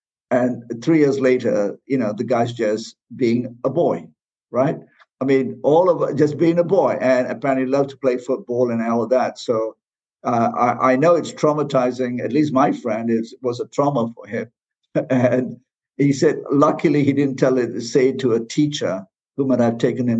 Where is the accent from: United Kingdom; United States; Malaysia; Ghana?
Malaysia; where I come from, I'm originally from Malaysia